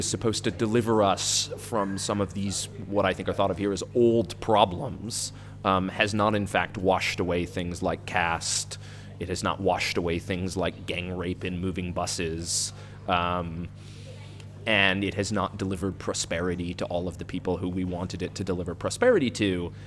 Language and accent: English; United States; now in India; I'm really reaching here for me as an American working here has been like to not try to be more than what I am.